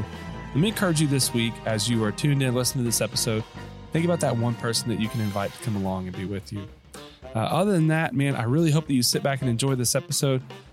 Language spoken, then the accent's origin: English; Arkansas, United States; I grew up in the Nowherevilles of Arkansas.